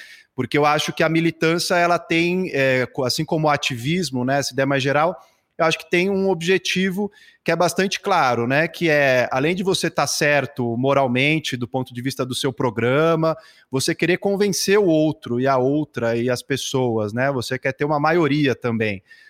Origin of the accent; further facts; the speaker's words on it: São Paulo, Brazil; born there; sou nascido aqui em São Paulo